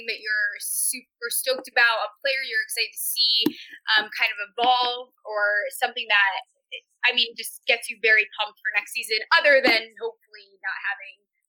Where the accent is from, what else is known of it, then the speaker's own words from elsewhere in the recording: Connecticut, United States; so I grew up in Connecticut, very small town, and we've had one player go to the NFL